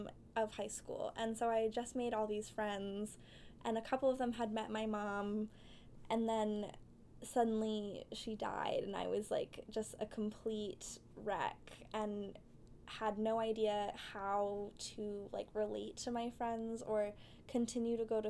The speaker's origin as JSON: {"language": "English", "town": "Seattle", "region": "Washington", "country": "United States", "said": "I'm from Seattle, and so like going to school across the country"}